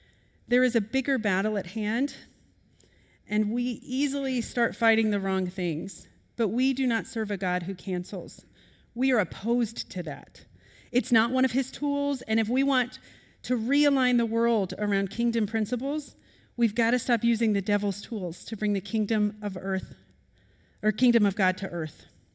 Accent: Kansas, United States; I hate seafood, which is strange, but I grew up in Kansas.

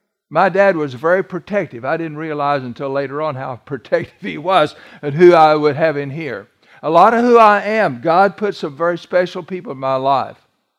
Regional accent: Missouri, United States; You understand, I'm from South Missouri.

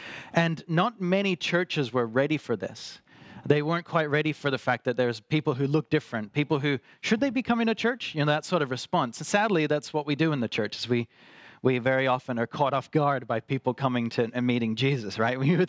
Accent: Australia; And I grew up in Australia. I spent most of my life in Australia, and I grew up in a Calvary Chapel church

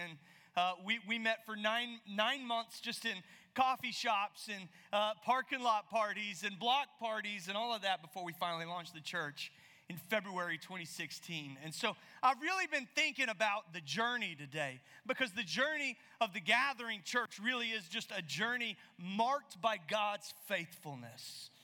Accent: Southeast, United States; I had grown up in the Southeast in church. If you're new and you're hearing my accent, you're thinking that guy is not from California. You're right.

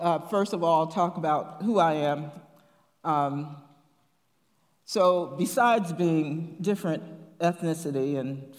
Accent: United States; Go any country, any border, cross any border, and I'm American.

